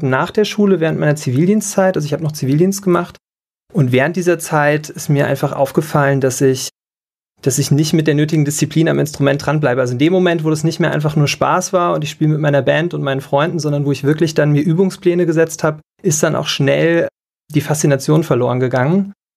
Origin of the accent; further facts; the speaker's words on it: Abergen, Hesse, Germany; Beziehungsweise so aufgewachsen in Abergen, das ist noch weiter draußen, so 40 Kilometer. Und Schwalbach war das nächste Krankenhaus.